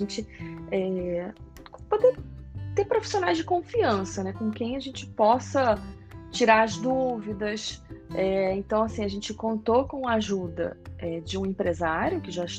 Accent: Rio de Janeiro, Brazil; eu sou do Rio de Janeiro, e o Rio de Janeiro andava, né, bem perigoso.

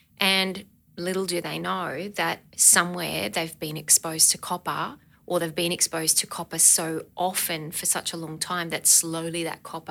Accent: Sydney, New South Wales, Australia; now in Queensland, Australia; I must say I was so happy to move to Queensland after growing up in Sydney

